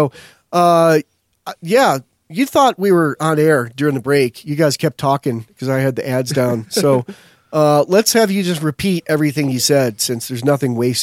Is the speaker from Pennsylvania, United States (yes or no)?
no; New Jersey, United States; You know, I'm from New York. I'm from Jersey.